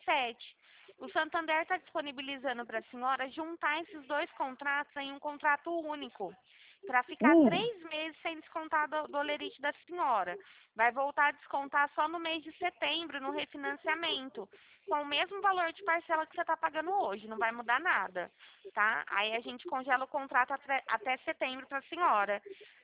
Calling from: Ribeirão Preto, São Paulo, Brazil; eu sou aqui de Ribeirão Preto

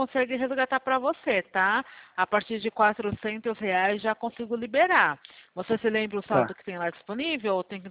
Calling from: Itu, São Paulo, Brazil; eu tô falando aqui do interior de São Paulo. A cidade se chama Itu.

